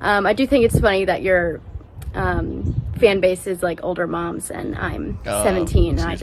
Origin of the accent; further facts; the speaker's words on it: Lincoln, Nebraska, United States; I'm from Lincoln, Nebraska. Family of 6 kids. I'm the oldest.